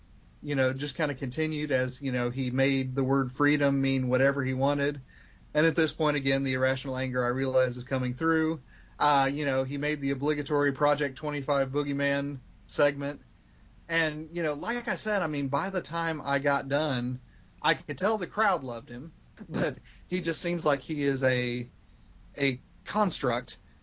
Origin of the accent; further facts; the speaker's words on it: Indiana, United States; he is from Indiana, and I'm from Indiana.